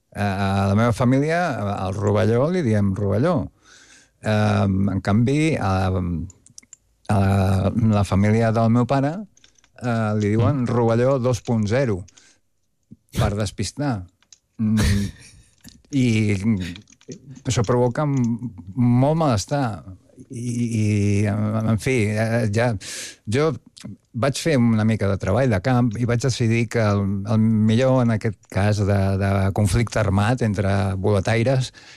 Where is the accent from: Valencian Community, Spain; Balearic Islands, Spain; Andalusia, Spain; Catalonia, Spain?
Balearic Islands, Spain; Palma; Jo també us dic que sóc de Palma, sóc palmesà, orgullós, i no conec gaire.